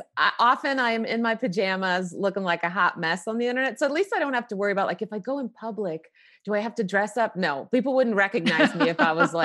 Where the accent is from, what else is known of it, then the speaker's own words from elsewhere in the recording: Croatia; now in United States; I grew up in Croatia. That's where I was born and raised. And it was actually part of Yugoslavia at that time when I was born. And it was a communist country.